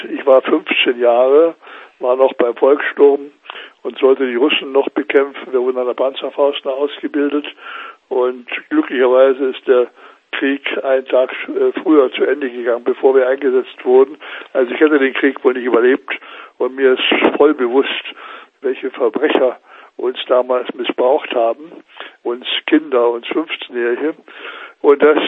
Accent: North Bohemia, Czechia; die nordböhmische Heimat ist nach wie vor meine Heimat.

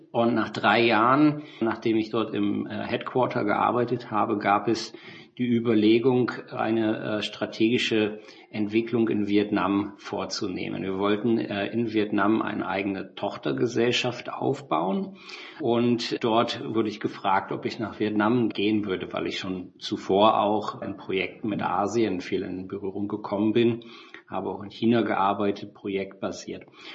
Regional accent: Lower Saxony, Germany; moved away as an adult; now in Taiwan; Ich bin 1983 geboren in der Nähe von Hannover im Norden von Deutschland. Bin dort dann auch aufgewachsen, zur Schule gegangen und habe mein Studium begonnen

